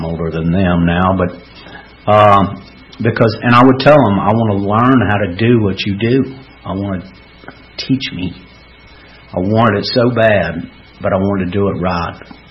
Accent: Georgia, United States; moved away as an adult; now in Nashville, United States; And it was the good old boy network back up in my hometown. You give the judge $250. He gives the court clerk $50, and they write it off public drunk. That's how I got 13 DUIs. I had 10 when I left Georgia and moved to Nashville.

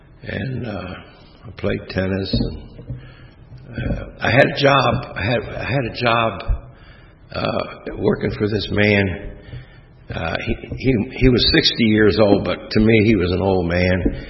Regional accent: Chicago, Illinois, United States; born there; I was born in Chicago, Illinois. I have five brothers and sisters. We moved.

